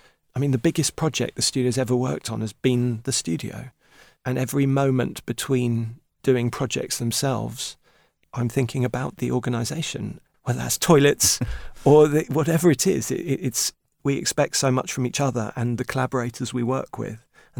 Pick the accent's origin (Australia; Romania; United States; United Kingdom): United Kingdom; Wood Green, London; born or raised there